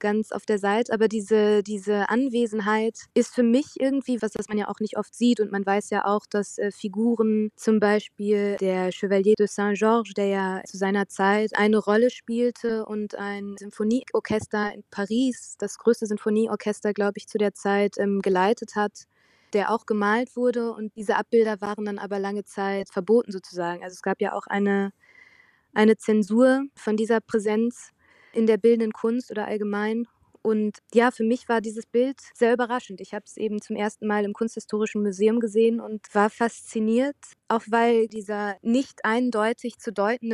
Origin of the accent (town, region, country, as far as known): Herdecke, North Rhine-Westphalia, Germany; born there